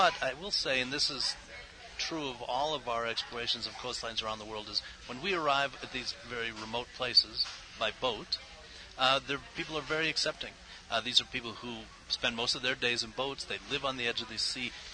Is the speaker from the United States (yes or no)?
yes; United States; Well, as an American, I just felt like North Vietnam was a part of the world